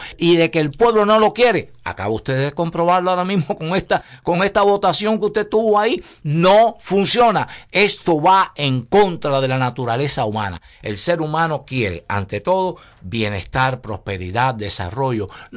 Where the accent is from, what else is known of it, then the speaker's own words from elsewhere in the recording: Cuba; now in Miami, United States; el cubano, que los que estamos aquí en Miami, casi 2 millones, vinimos de Cuba.